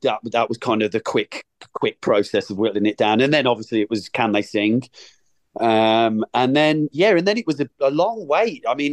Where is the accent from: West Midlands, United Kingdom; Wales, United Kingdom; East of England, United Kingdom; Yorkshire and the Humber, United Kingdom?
West Midlands, United Kingdom; Birmingham; Obviously, I'm from Birmingham